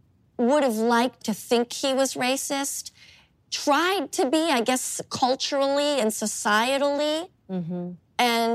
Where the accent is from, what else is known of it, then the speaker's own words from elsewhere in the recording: Boston, Massachusetts, United States; We're both from Boston, and Boston is, you know, historically a very, very